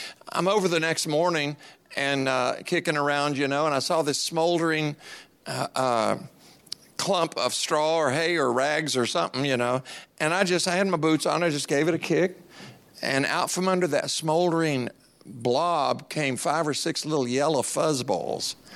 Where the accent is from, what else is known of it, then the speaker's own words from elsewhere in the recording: Appalachia, United States; I'm a farm boy. I grew up in Appalachia. I'm poor.